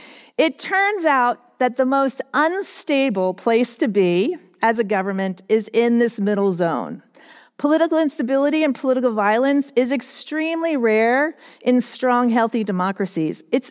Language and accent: English; United States; I love America. I'm American, but my mom came over from Switzerland